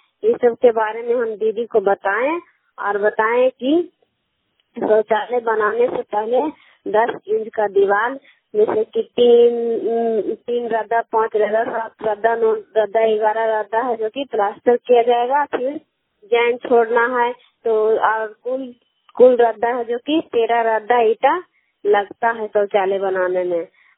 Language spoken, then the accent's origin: Hindi; Kailagaon, Bihar, India; मैं कैलागांव नगर नौसा प्रखंड नालंदा जिला के निवासी हूँ।